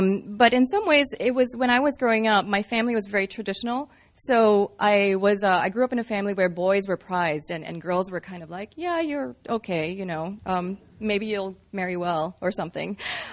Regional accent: Singapore; when I was growing up in Singapore

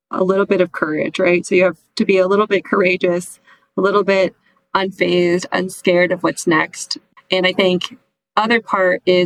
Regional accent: Midwest, United States; And I was raised in the Midwest, where I was taught that kids are really resilient

